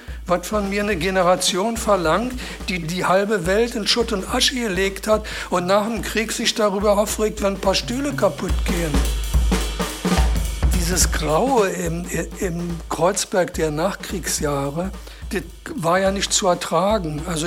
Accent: Seeburg, Warmian-Masurian Voivodeship, Poland; born there; Also geboren bin ich in Seeburg, Ostpreußen, weil damals die Mütter, die schwanger waren, zum Entbinden in ihre Heimatorte zurück konnten.

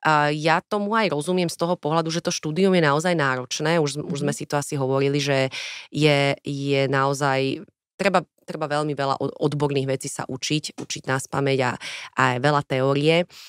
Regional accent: Bratislava, Bratislava Region, Slovakia; kde ja som vyrastala v Petržalke.

